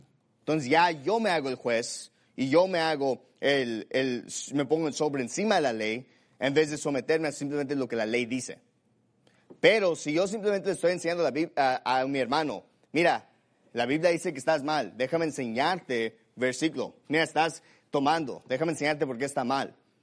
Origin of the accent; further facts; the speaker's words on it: Mexico; born there; yo no prediqué el sermón porque odio a los mexicanos o porque odio a México. Es mi país natal.